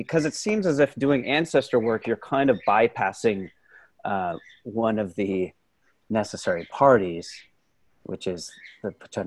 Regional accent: Chico, California, United States; Yeah, I'm from Northern California. I'm from Chico.

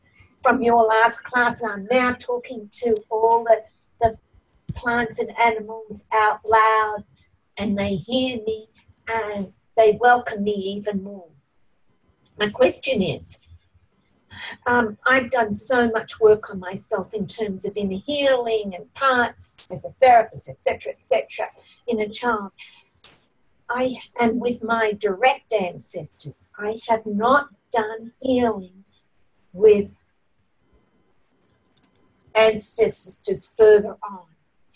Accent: Australia; now in Millbrae, United States; I'm Australian, and I have Aboriginal ancestors, and I live in California in Millbrae, and I've been here 30 years

